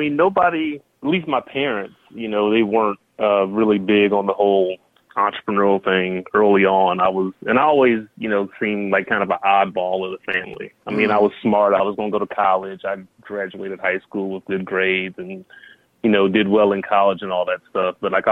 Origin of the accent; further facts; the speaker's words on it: Alabama, United States; I also spent a lot of time growing up in Alabama early on.